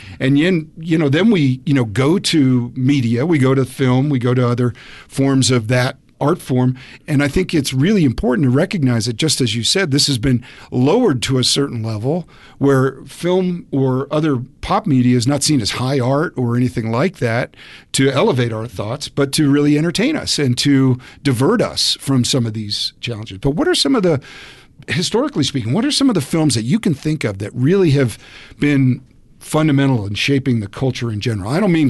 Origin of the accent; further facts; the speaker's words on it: New Jersey, United States; I'm from New Jersey, please.